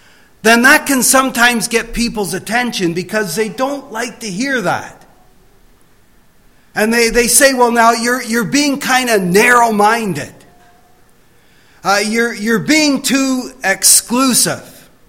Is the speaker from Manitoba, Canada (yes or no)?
no; Ontario, Canada; born there; Now, I wasn't born in the north here. I was born in southern Ontario. Beautiful area down there as well. But you know, I'm thankful that I was not only born in Canada, I'm thankful that I was born into a Christian family.